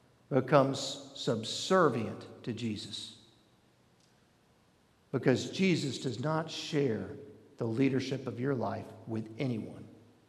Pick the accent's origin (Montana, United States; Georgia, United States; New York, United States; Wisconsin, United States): Georgia, United States; growing up in the Atlanta suburbs, I didn't meet a lot of farmers, period, okay?